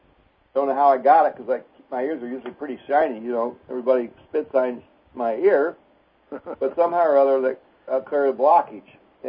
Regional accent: Ann Arbor, Michigan, United States; Today with my printer back in Auburn Hills, which is by my hometown of Ann Arbor

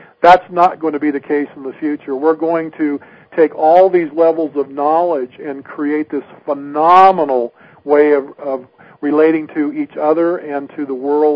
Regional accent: Washington, United States; also born or lived in Seattle; I was born in Seattle, Washington, and raised about 30 miles south of there at the base of Mount Rainier, Washington.

